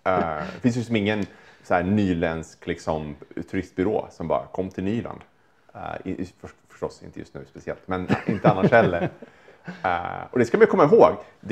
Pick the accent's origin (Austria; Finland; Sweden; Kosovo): Sweden; Stockholm, Stockholm County; det är inte så att jag känner någon rädsla som stockholmare.